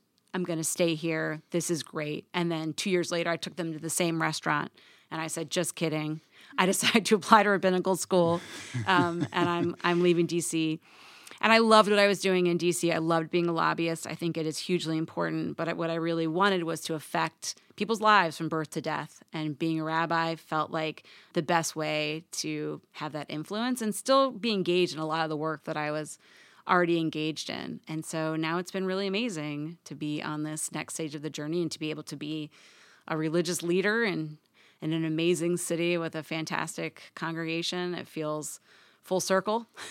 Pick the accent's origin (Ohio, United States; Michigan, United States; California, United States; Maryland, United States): Ohio, United States; Cincinnati; Even though I grew up in Cincinnati, Ohio, which has always been a little bit more conservative for the state